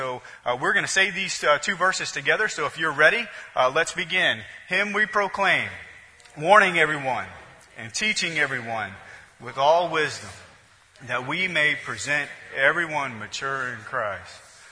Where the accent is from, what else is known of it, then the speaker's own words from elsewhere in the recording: Nebraska, United States; It reminds me growing up in Nebraska and running the streets in Nebraska.